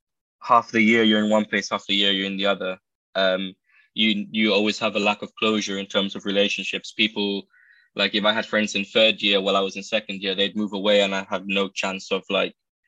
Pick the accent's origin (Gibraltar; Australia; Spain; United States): Gibraltar; what I experienced as a kid growing up in Gibraltar during summer.